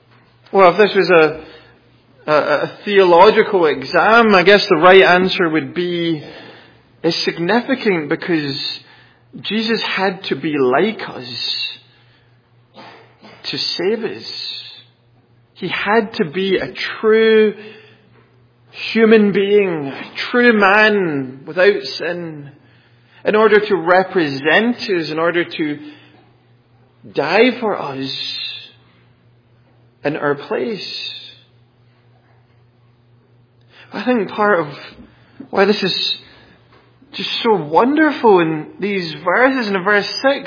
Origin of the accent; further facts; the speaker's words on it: Scotland, United Kingdom; bear in mind I'm Scottish